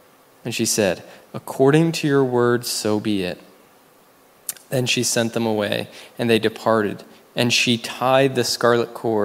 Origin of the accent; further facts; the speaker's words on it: United States; I'm talking about Rahab, not me. I'm from America.